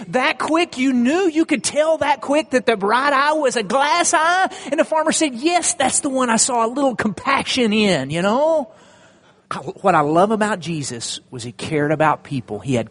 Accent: Childress, Texas, United States; I'm from Childress, Texas. We're an agriculture type community.

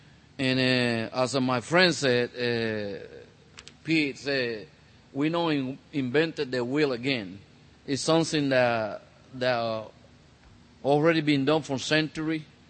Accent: Puerto Rico; now in Tulsa, United States; I'm originally from Puerto Rico, here in Tulsa about 19 years, and 15 years walking with the Lord for His glory.

